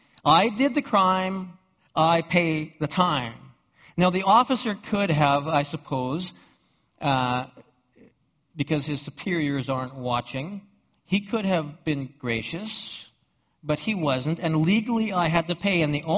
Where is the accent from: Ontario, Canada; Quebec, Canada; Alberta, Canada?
Alberta, Canada; but I'm from Alberta. And in Alberta, that kind of turn is legal.